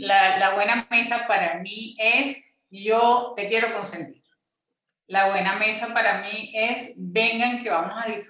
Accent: Caracas, Capital District, Venezuela; also born or lived in Macagua; Yo soy caraqueña, sí. Nací en la clínica Racetti y viví en la zona de Provaleste toda mi infancia.

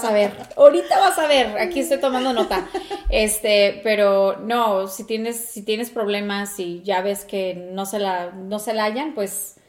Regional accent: Mexico; En nuestra comunidad, o siendo mexicanas, latinas, se usa mucho eso

